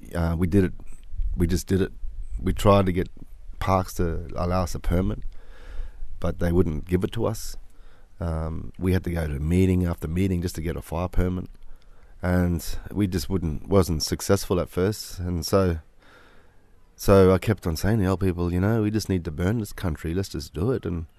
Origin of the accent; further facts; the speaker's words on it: Coranda, Queensland, Australia; even in my local hometown of Coranda, that's my hometown where I grew up.